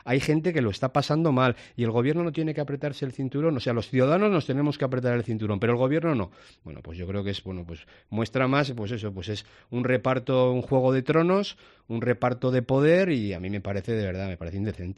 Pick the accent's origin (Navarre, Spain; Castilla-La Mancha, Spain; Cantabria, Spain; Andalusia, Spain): Navarre, Spain; en este momento los navarros somos los españoles que más impuestos pagamos